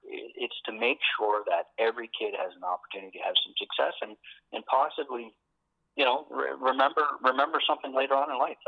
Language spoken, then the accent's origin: English; Sackville, Nova Scotia, Canada; Born and raised in Sackville here, just in Middle Sackville, out by Silver Lake.